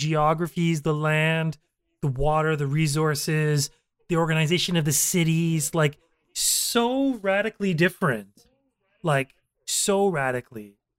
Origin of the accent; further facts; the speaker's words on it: Canada; because I grew up in Canada too, and I didn't get America until like I had lived there